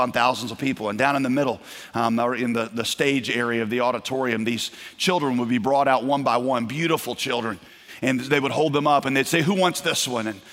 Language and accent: English; United States; they would immediately start picking up on stuff that as an American, I never picked up on.